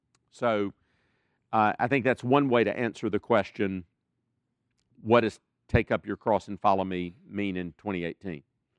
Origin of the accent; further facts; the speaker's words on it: South Carolina, United States; I'm from South Carolina, where we really don't have SEC football.